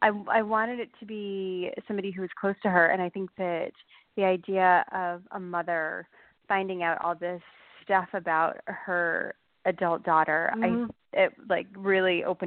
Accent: Massachusetts, United States; because she grew up in Maine, I grew up in Massachusetts, and I wasn't outdoorsy at all.

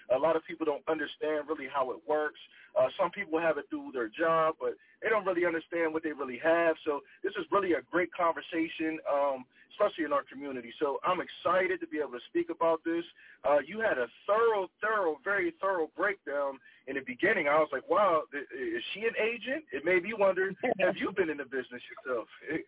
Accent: Manassas, Pennsylvania, United States; So I am from Manassas, PA. So it's about 30 miles south of Pittsburgh.

